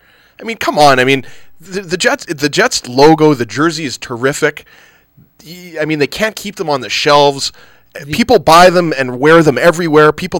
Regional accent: Winnipeg, Manitoba, Canada; even if I wasn't from Winnipeg, which is kind of difficult because I am

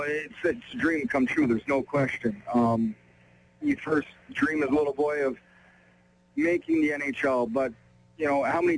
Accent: Mequon, Wisconsin, United States; to bring it to my hometown of Mequa, you know, my family, to share that special moment with them.

